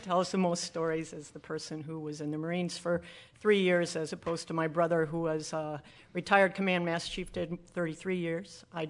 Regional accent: Madison, Wisconsin, United States; I'm from Madison.

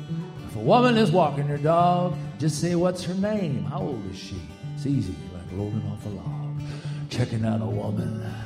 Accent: New York, United States; also born or lived in Hollywood; I just moved back to New York. I grew up in New York. In the suburbs and lived in the city for years, but then I was out in Hollywood for a few years, but I've just moved back.

